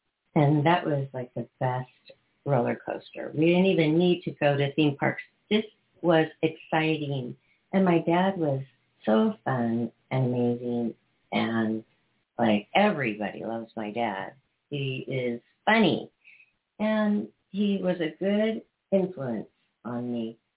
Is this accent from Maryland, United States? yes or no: no; Seattle, Washington, United States; Well, I'm from Seattle, Washington.